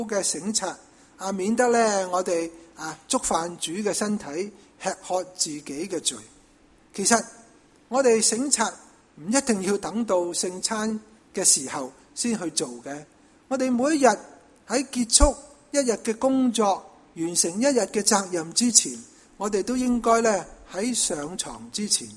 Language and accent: Chinese; Canada; 我们加拿大人很喜欢孭 BB 在前面